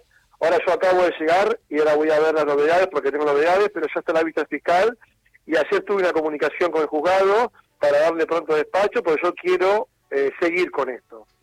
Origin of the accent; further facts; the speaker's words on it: Buenos Aires, Argentina; Segundo, soy un porteño y soy un político que lidé un espacio político. Yo formé un partido político en Capital Federal